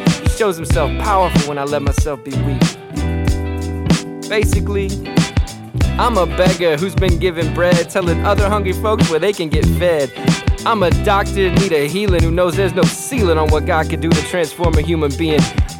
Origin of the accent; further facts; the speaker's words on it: Las Vegas, Nevada, United States; I was raised in Sin City, that was appropriately named.